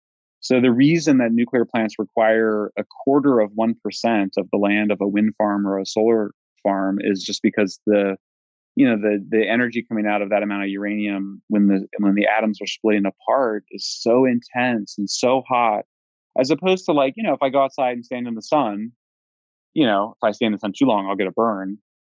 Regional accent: Colorado, United States; I'm from Colorado. We have much higher radiation than other states

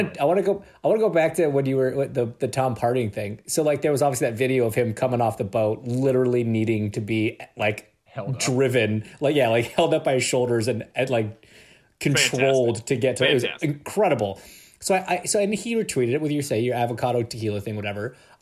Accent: Canada; I'm Canadian.

